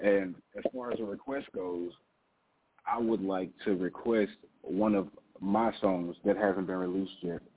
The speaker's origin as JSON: {"language": "English", "region": "Arkansas", "country": "United States", "lives_now": "Little Seward, United States", "said": "I'm from, well, I'm from Arkansas, but I live in Little Seward, Minnesota."}